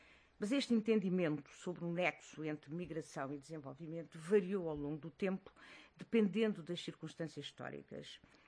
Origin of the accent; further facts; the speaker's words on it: Guinea-Bissau; moved away as an adult; now in Portugal; Eu também posso-me considerar uma espécie de uma migrante guineense na Europa, em Portugal. Vim para Portugal em 71, nasci e cresci e casei na Guiné-Bissau, ainda no tempo colonial, eu sou do tempo colonial.